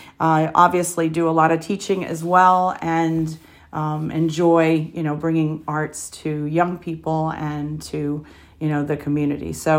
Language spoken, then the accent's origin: English; Maryland, United States; now in Norfolk, United States; I am a recent transplant to Norfolk, Virginia. I came from Maryland and relocated here because I wanted to be closer to water